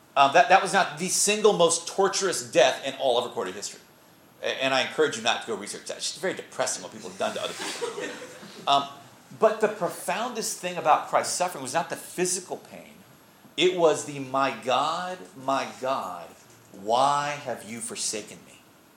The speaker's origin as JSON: {"language": "English", "region": "Louisiana", "country": "United States", "said": "I'm a Cajun, man."}